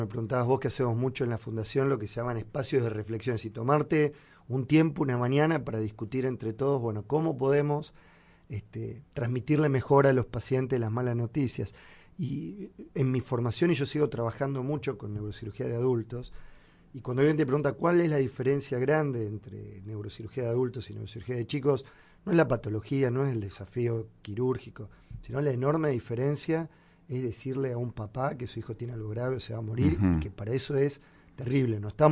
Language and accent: Spanish; Argentina; me da vergüenza como argentino.